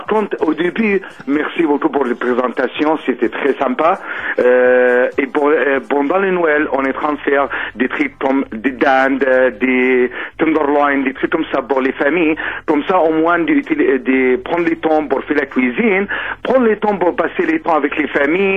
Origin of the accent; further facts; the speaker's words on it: France; je suis d'origine égyptienne, j'ai grandi en France.